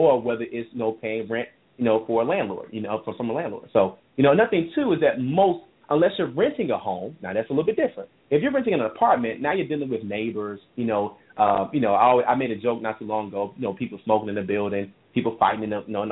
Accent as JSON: {"language": "English", "town": "Memphis", "region": "Tennessee", "country": "United States", "said": "I know a big thing, I'm from Memphis, Tennessee."}